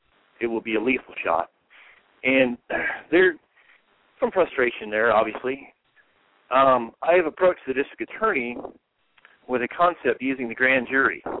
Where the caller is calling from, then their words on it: Eureka, Montana, United States; I'm actually calling from Eureka.